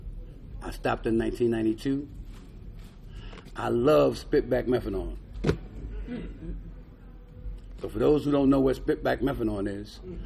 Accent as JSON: {"language": "English", "town": "New York City", "region": "New York", "country": "United States", "tie": "born or raised there", "said": "Well, I'm from Harlem. I grew up in New York City in a project."}